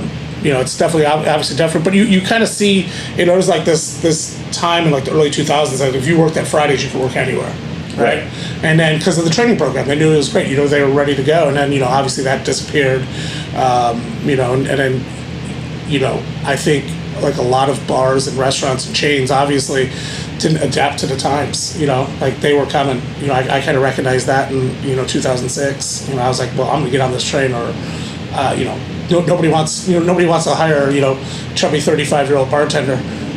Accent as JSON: {"language": "English", "town": "Buffalo", "region": "New York", "country": "United States", "tie": "born or raised there", "also_born_or_lived": "Florida", "lives_now": "Las Vegas, United States", "said": "decided to move to Las Vegas, because when you grow up in Buffalo, you're obsessed with two cities or two states"}